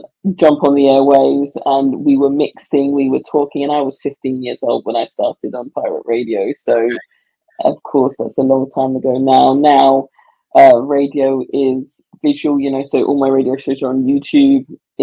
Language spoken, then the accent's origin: English; United Kingdom; I grew up in the British countryside, so I didn't have the access to the nightclubs that they would have in the city.